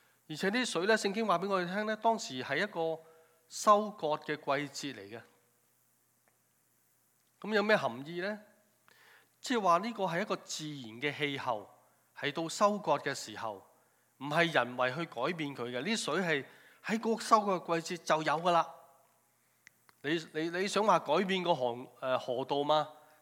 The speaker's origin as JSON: {"language": "Chinese", "country": "China", "said": "我们中国人经常都勉励自己，年年过，年年难过，年年都过"}